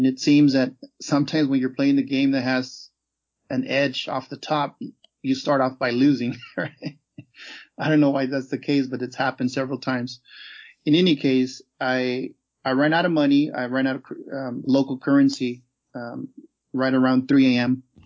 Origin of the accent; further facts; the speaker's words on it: United States; Now they know that I'm an American, right?